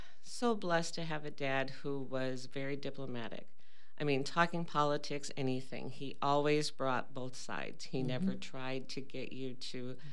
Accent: Viroqua, Wisconsin, United States; Oh, well, I grew up here in Viroqua during a time when summers were spent at the outdoor swimming pool and winters were spent at the Park Bowl ice skating

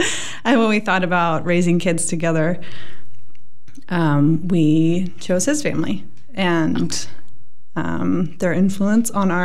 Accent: Washington, United States; I'm from Western Washington, born and raised.

